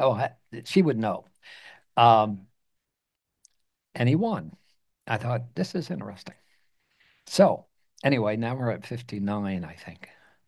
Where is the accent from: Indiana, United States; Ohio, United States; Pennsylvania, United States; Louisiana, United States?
Pennsylvania, United States; Now, I was raised outside of Philly, so you're attached to certain things.